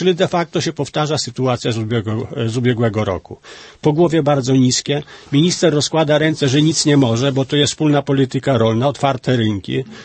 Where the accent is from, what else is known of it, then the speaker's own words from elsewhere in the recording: Podlaskie Voivodeship, Poland; U mnie na Podlasiu no, mamy taki powiat Siemiatycze